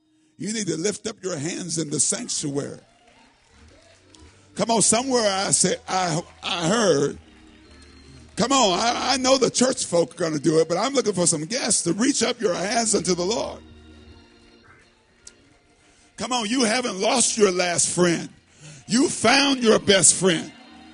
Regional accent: Maryland, United States; also born or lived in Virginia / North Carolina; I was born in Virginia, raised in Maryland, went to college in North Carolina, and then went to graduate school here.

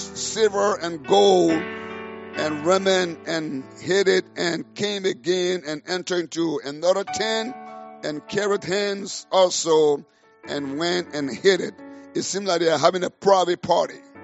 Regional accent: Liberia; You know, I'm from Liberia, West Africa. You understand I'm not from here. I don't speak like you all.

